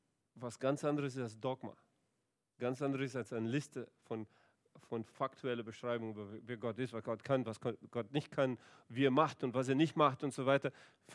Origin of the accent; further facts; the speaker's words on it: Brazil; ich komme aus Brasilien, ihr wisst, ich bin verheiratet, habe 3 Kinder